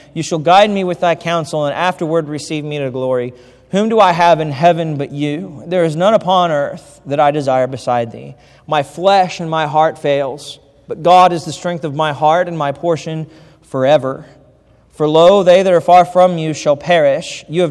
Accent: Idaho, United States; I grew up in Idaho, and Josh probably told you that.

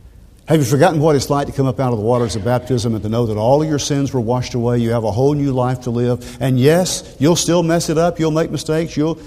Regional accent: Woodbury, Tennessee, United States; just like in my home congregation growing up in Woodbury, Tennessee, right in the middle of the state

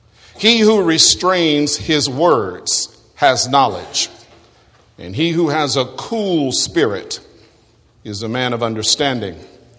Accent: Snyder, Texas, United States; When I was growing up in Snyder, Texas, and at one time I was small

